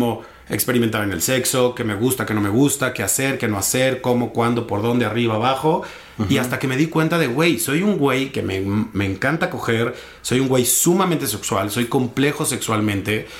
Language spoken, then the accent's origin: Spanish; Querétaro, Mexico; Yo vengo de Querétaro, ¿no? Entonces, es una ciudad súper conservadora, como muy cerrada.